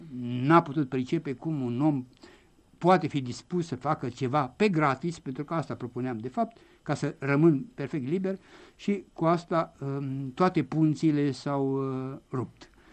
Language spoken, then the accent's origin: Romanian; Brașov County, Romania; Satul meu este un sat de margine, de sub munți. Nu putea nimeni să ia o căruță, o sanie și să plece la Făgăraș cu ea.